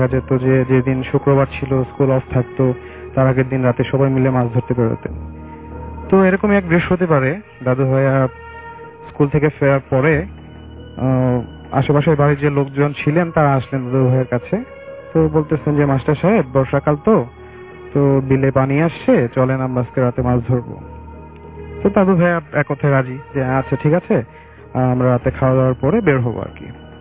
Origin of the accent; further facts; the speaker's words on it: Tangail, Dhaka Division, Bangladesh; now in Dhaka, Bangladesh; মহাখালী থেকে এসেছি, আমার হোম টাউন টাঙ্গাইল।